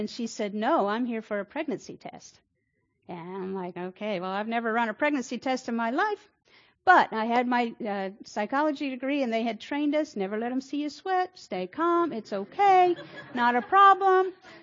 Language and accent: English; Indiana, United States; now in Austin, United States; I know I'm not from Texas. I got here as quick as I could, I promise. I'm glad God planted me here. Actually, next month will be 20 years that I've been here in Austin. But coming from southern Indiana